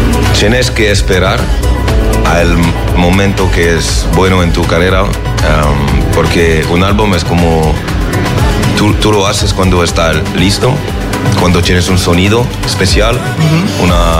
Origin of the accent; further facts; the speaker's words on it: Marseille, Provence-Alpes-Côte d'Azur, France; yo nací en Marsella. Y hay una mezcla de gente de Italia, de España, de gypsies, de Italians, de Corsicans, de todo. Entonces, I grew up with those